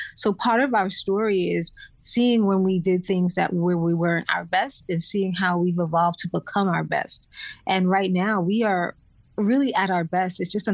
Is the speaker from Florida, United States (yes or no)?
yes; Florida, United States; also born or lived in Brooklyn, New York; I was born in New York, born in Brooklyn, then moved to Florida and lived in Florida.